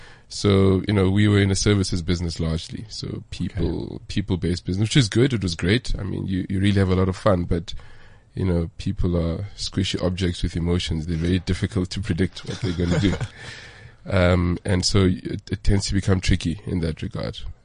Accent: Soweto, Gauteng, South Africa; I was born in Soweto, at Deep Kloof Clinic. Grew up, so Orlando East, Deep Kloof.

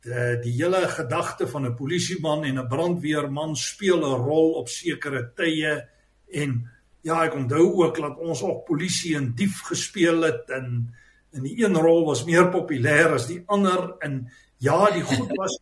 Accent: Sasolburg, Free State, South Africa; born there; ja, ek is gebore op Sasselburg, dit was 18 April 1962, ook al 'n tydjie terug, en ek is deel van 'n familie van 3 seuns. My pa het by Sasol gewerk en my ma was 'n huisvrou

